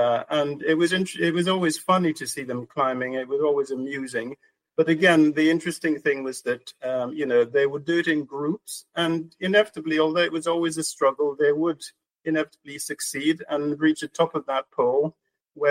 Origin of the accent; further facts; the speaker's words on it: Soufrière, St. Lucia; born in Soufrière. Soufrière, for those who don't know, is a small town on the west coast of St. Lucia. So I was born there and I grew up there. I spent my early years there.